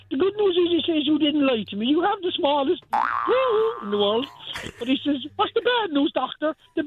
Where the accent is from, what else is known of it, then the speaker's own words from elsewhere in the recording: Cobh, County Cork, Ireland; I'm coming from Cove.